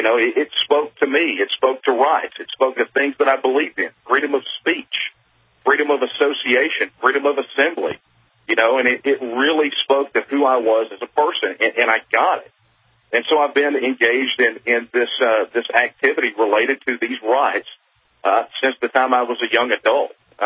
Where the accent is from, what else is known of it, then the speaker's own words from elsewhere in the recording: Texas, United States; I'm Texas born and raised. You know, I had a family that fought at San Jacinto. You know, so we are Texan through and through, raised as a Texan, blue collar parents.